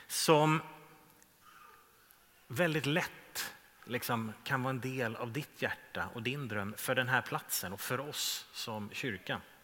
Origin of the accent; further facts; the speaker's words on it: Stockholm, Stockholm County, Sweden; Det är inte jag, även om jag är från Stockholm.